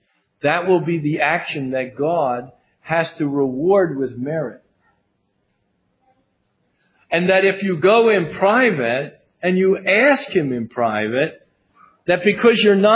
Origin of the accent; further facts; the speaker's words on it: New Jersey, United States; I was raised in New Jersey, and everybody that lives in New Jersey talks fast.